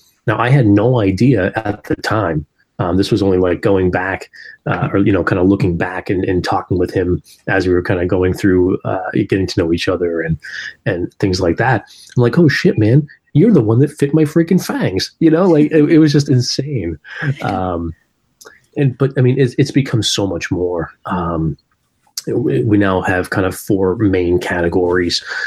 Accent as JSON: {"language": "English", "town": "Salem", "country": "United States", "tie": "born or raised there", "said": "So it was founded here in Salem, which is my hometown, back in 1993."}